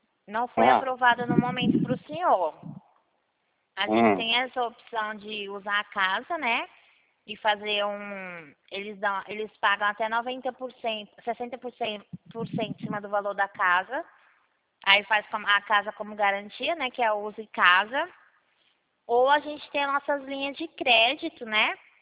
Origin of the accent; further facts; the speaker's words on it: Rio Claro, São Paulo, Brazil; Ah, eu também sou daqui do Rio Claro.